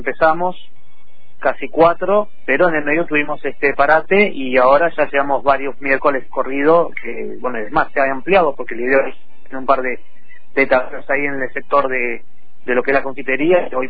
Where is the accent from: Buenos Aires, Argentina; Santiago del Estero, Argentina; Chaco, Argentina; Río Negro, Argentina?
Río Negro, Argentina; General Roca; lamentablemente acá en Roca no había como mucha actividad para participar en torneos ni muchos talleres en ese momento.